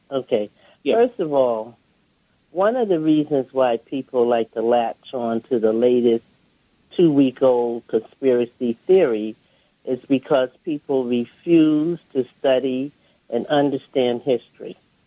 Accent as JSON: {"language": "English", "town": "Brooklyn", "region": "New York", "country": "United States", "said": "from Brooklyn."}